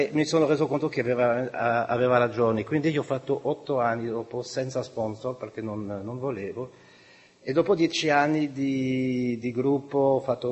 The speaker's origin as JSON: {"language": "Italian", "country": "France", "second_language": "Italian", "said": "essendo francese, un po' del sangue di Robespierre, Rousseau, Voltaire, eccetera, eccetera, c'era nel mio sangue, c'è tuttora."}